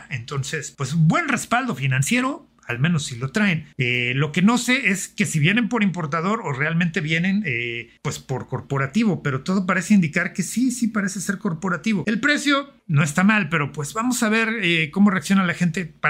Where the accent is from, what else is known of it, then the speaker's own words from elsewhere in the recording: Mexico; Cómo somos los mexicanos